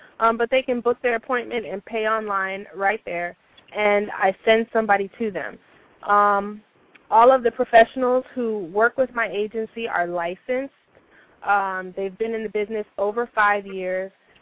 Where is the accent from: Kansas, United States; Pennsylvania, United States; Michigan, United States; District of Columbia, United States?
District of Columbia, United States; Washington; now in Tampa, United States; All right. I am in Tampa now, but I'm from Washington, D.C.